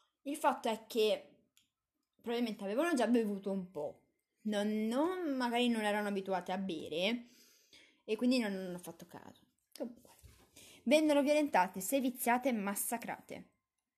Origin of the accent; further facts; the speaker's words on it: Padua, Veneto, Italy; io non sono di Roma, io sono di sono veneta, sono di Padova e niente, non sono mai neanche mai stata a Roma